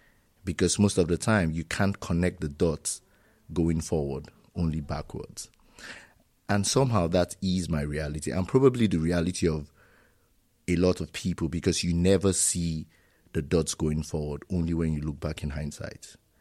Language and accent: English; Nigeria; now in Germany; I'm Nigerian, and my first degree is in psychology.